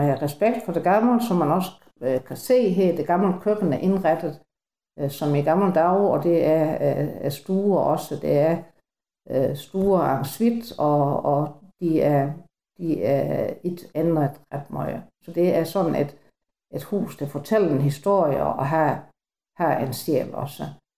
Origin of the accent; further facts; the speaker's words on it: Ballum, Region of Southern Denmark, Denmark; Og jeg er født og opvokset i Ballum også